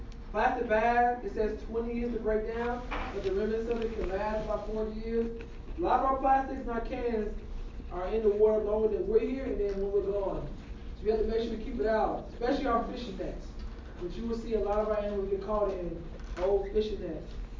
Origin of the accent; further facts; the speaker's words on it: Florida, United States; I ran track at Troy University in Troy, Alabama. I'm from Florida